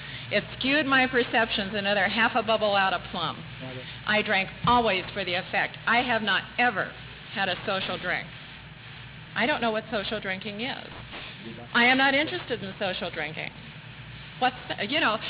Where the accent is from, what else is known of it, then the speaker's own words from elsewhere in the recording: Long Beach, California, United States; and I grew up in Long Beach, and my mother still flies a Confederate flag on the kitchen door.